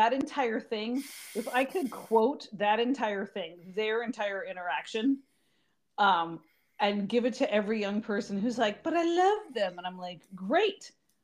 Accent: United Kingdom; It's like, well, I'm British.

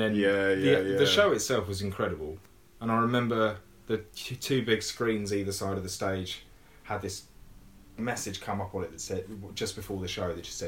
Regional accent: Tunbridge Wells, South East England, United Kingdom; where I grew up in Tunbridge Wells

